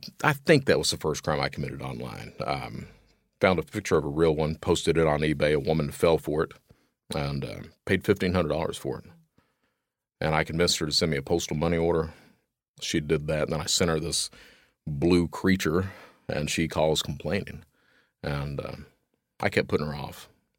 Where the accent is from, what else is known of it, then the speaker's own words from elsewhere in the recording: Kentucky, United States; I come from Eastern Kentucky, and Eastern Kentucky is one of these areas like the panhandle of Florida, parts of Louisiana